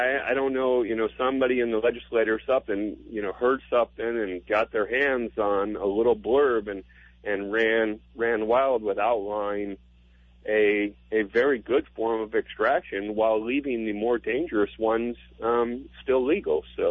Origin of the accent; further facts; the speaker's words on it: Wainiha, Hawaii, United States; from Waianiha.